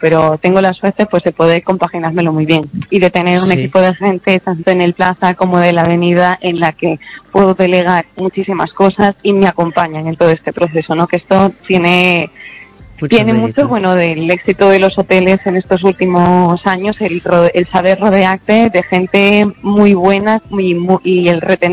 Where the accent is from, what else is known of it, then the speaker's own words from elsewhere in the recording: Canary Islands, Spain; moved away as an adult; como empecé con a los 23 años, me vine de Canarias, de trabajo que tenía para aquí